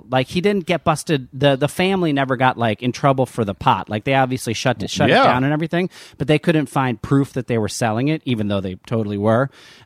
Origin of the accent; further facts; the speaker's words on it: New Jersey, United States; But my dad, I grew up in New Jersey, and my dad lived in Michigan, Sherry.